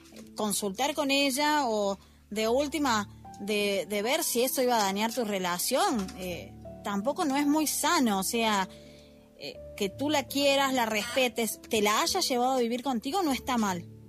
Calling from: Argentina; es de Argentina

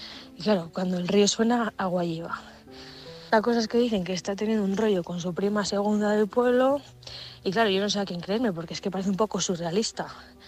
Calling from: Villafrades, Castile and León, Spain; de Villafrades.

